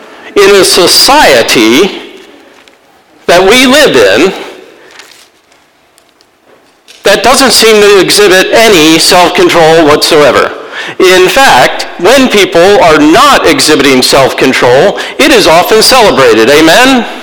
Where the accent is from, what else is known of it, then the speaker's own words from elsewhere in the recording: Ireland; I'm an Irishman. I love a good fight. Now, I'm a small Irishman